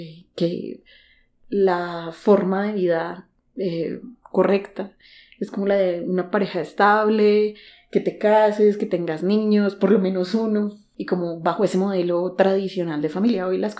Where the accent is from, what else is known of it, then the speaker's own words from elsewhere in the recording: Bogotá, Colombia; Soy mujer urbana, bogotana.